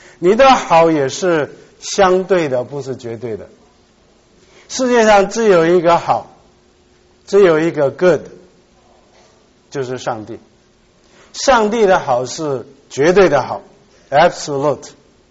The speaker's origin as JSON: {"language": "Chinese", "country": "South Korea", "tie": "born or raised there", "also_born_or_lived": "Shandong, China", "said": "我是山东人，在韩国长大，我是吃辣椒长大，所以会做韩国泡菜。"}